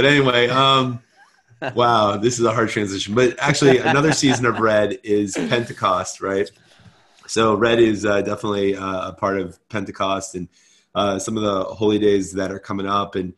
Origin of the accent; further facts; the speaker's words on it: Jersey; born there; also born or lived in Japan / Hong Kong / New Zealand / United States; I grew up in Japan and Hong Kong and New Zealand and the States. Actually, I take that back. Two different countries, because I was born in Jersey